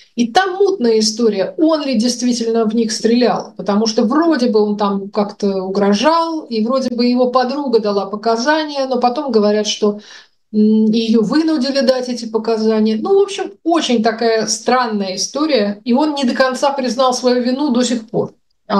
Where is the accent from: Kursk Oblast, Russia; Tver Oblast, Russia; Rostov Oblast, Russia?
Tver Oblast, Russia; ну, потому что я из Тверской области.